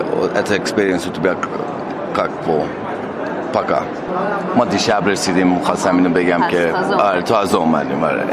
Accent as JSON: {"language": "Persian", "country": "Iran", "said": "من هم ایرانی هستم"}